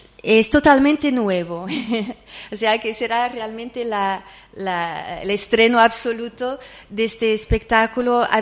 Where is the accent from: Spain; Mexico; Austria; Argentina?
Austria; first language German; Spanish is a second language; yo crecí hablando alemán en Austria